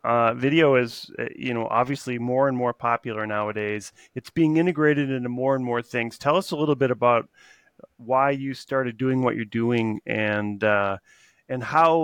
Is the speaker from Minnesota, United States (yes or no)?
yes; Minnesota, United States; Because I'm from Minnesota, so this is big for us.